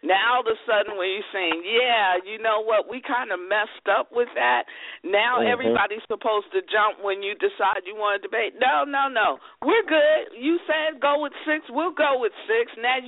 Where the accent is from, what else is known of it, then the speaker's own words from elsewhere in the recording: Brooklyn, New York, United States; born there; I was born in Brooklyn, so, you know